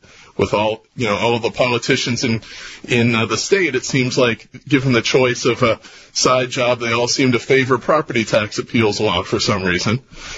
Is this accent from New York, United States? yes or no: no; Chicago, Illinois, United States; I grew up in first became aware of politics in the 80s, growing up in Hyde Park, hearing the names of David Orr and Danny Davis and Chewy Garcia over my parents' table